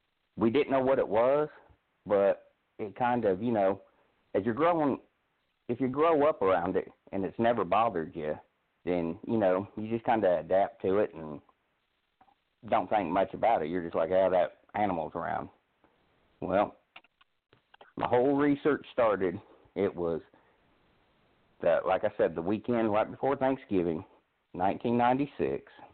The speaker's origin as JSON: {"language": "English", "region": "Indiana", "country": "United States", "tie": "born or raised there", "accent": "southern", "said": "I grew up, believe it or not, even with my southern accent, but I grew up in about an hour south of Chicago, was born and raised up there in Indiana, small town"}